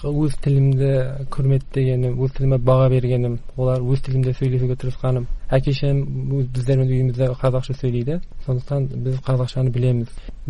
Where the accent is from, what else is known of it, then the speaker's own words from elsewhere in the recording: Iran; олар Иранда тұрады, мен Иранда туылғанмын.